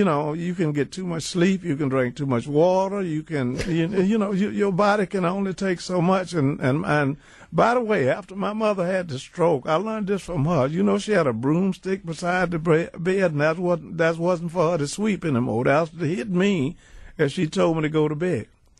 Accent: Louisiana, United States

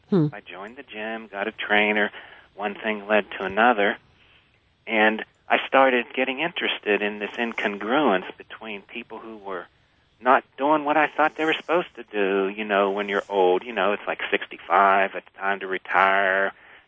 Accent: Pittsburgh, Pennsylvania, United States; I mean, I changed so much that I went to Pittsburgh, my hometown.

